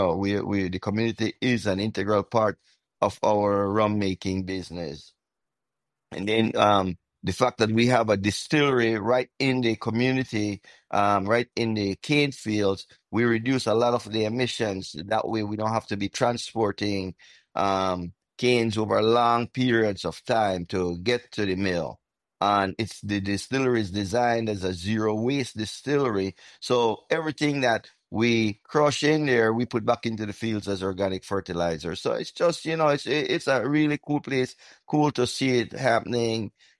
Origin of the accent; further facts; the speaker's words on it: Southern Belize, Belize; I'm from Southern Belize and I work in the cane fields